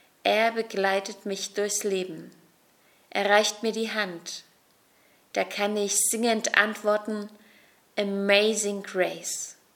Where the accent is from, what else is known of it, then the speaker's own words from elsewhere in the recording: East Germany, Germany; Ich bin in der DDR geboren und habe als kleines Kind selbst das Wunder miterlebt